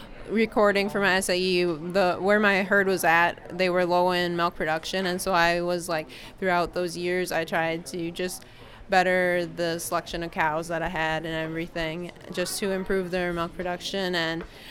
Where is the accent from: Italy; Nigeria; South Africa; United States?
United States; Sleepy Eye, Minnesota; I'm from Sleepy Eye, Minnesota, and I have been raising brown Swiss cattle since I was 7 years old